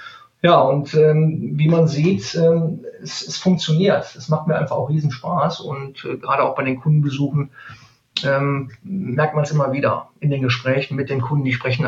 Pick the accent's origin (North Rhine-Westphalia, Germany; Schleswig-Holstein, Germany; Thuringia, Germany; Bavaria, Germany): North Rhine-Westphalia, Germany; Neuss; born there; now in Cologne, Germany; ich komme gebürtig aus Neuss, aber ich sage ganz ehrlich, bis nach Köln sind es 30, 35 Kilometer. Somit natürlich seit 17 Jahren jetzt hier in Köln ansässig.